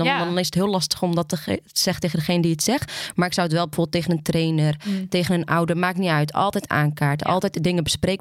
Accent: Houten, Utrecht, Netherlands; ik kom dan uit Houten.

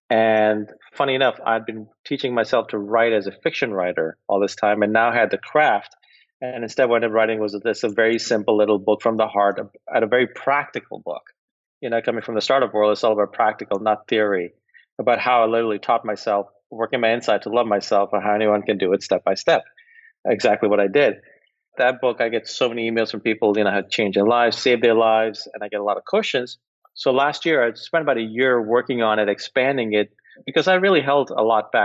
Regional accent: New York, United States; let's see, I grew up outside New York City with a single mom, two kids, my brother

